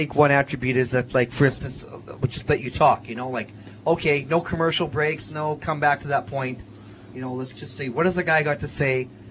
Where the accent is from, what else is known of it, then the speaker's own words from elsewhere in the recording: Canada; And then me being Canadian, even I had less of an interest.